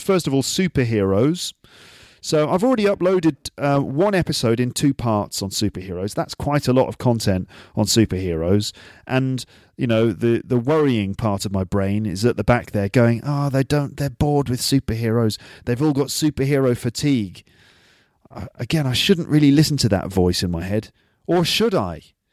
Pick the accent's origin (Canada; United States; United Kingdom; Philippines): United Kingdom; England; No, I'm English, of course.